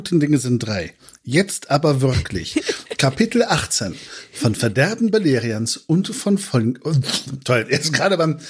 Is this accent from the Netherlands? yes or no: yes; Netherlands; ich habe meine Kindheit in den Niederlanden verbracht